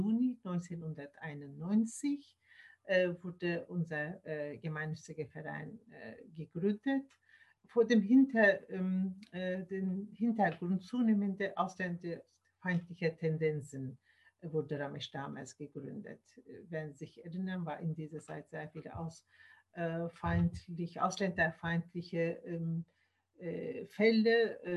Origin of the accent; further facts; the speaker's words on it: Turkey; German is a second language; moved away as an adult; now in Germany; bin ich in der Türkei aufgewachsen und Jura studiert. Habe ich nach einigen Jahren Berufspraxis in Deutschland gekommen, um Deutsch zu erlernen.